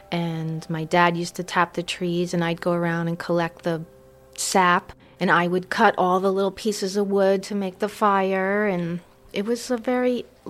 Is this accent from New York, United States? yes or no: yes; Mongaup Valley, New York, United States; I'm from Mongab Valley, New York.